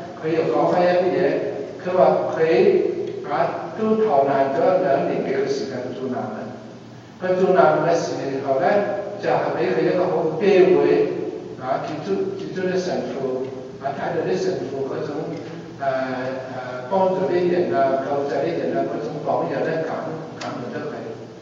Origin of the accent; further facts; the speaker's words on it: Hengyang, Hunan, China; now in Hong Kong; 第一個站就係嚟咗我哋鄉下湖南衡陽地方。